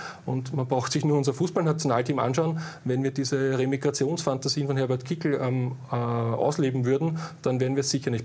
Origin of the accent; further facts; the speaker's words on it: Austria; Wir haben ganz, ganz viele Menschen bei uns in Österreich aufgenommen